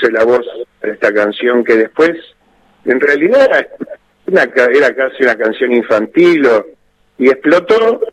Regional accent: Buenos Aires, Argentina; born there; yo nací en San Juan de Boedo

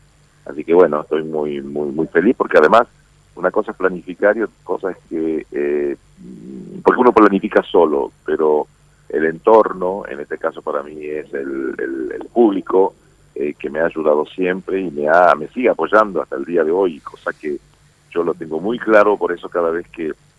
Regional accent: San Bernardino, Cordillera, Paraguay; born there; es el lugar de mi tierra. Yo nací en San Bernardino, allá en a orillas del lago Ipacaraí.

